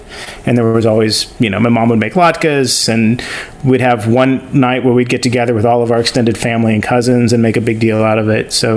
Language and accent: English; Kansas City, Missouri, United States; also born or lived in California; You know, when I grew up in Kansas City, it was always cold, and so everything had to be indoors. There was some time that I spent in California